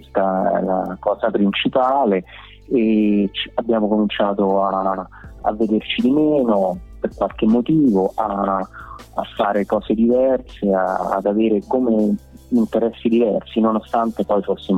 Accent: Rome, Lazio, Italy

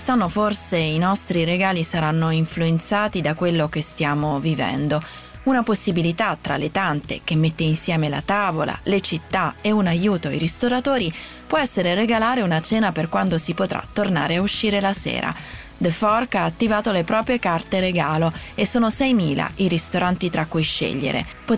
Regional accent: Lazio, Italy; Questa settimana andiamo dalle mie parti, nel Lazio.

